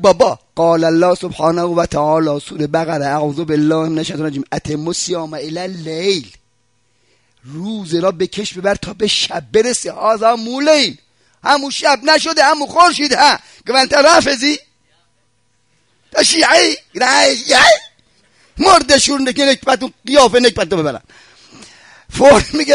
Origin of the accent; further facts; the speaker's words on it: Isfahan, Iran; now in Qom, Iran; منم از اصفهان اومدم قم